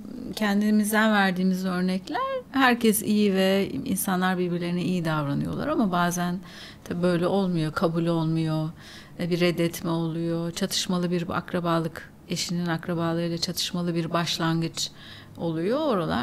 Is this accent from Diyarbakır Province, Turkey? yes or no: yes; Diyarbakır, Diyarbakır Province, Turkey; Yani ben de mesela senin için işte Diyarbakırlıyım.